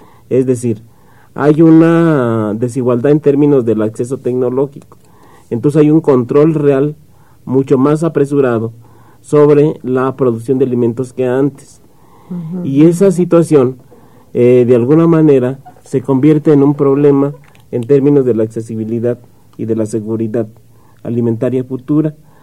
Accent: Mexico; un patrón alimentario que nos ha permitido ser como mexicanos

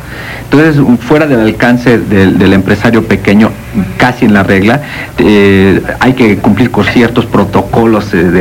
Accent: Mexico; a mí me alarma muchísimo como mexicano que soy, no soy economista, pero sí soy mexicano

